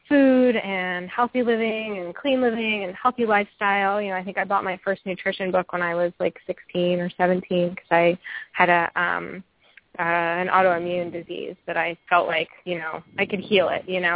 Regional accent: Massachusetts, United States; also born or lived in New York City; I grew up here in the Berkshires, and I was actually didn't ever think I would be coming back here

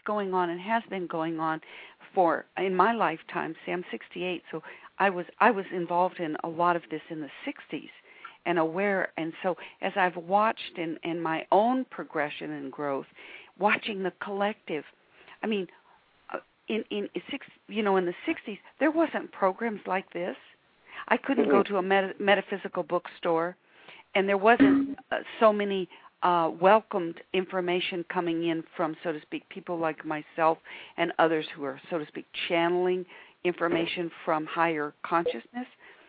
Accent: Texas, United States; I'm originally from Texas, so I'm going to take the pecan pie.

